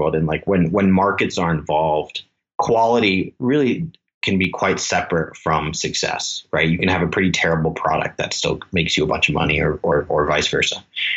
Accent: Singapore; you know, I grew up in Singapore, like not a very risk-friendly place.

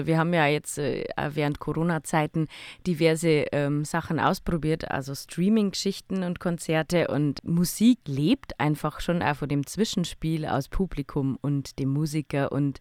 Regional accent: Bavaria, Germany; ich bin Niederbayer

